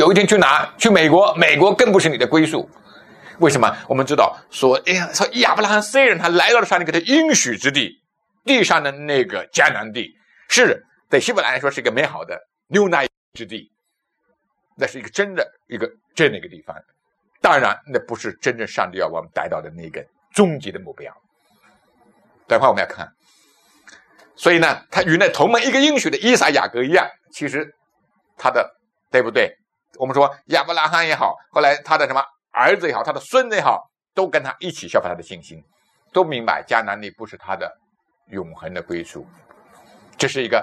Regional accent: Jiangsu, China; also born or lived in Wuhan; 你老家在哪？我是江苏人。是的。那你还有呢？我说我第二故乡在哪里呢？是在武汉。为什么？因为我在武汉信主的。

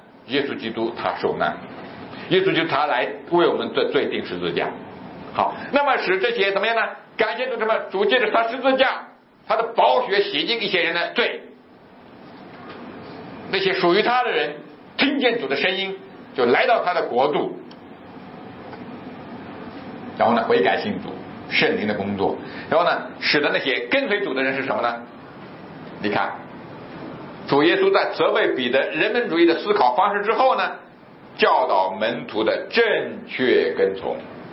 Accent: Jiangsu, China; 原来我老家在苏北那里

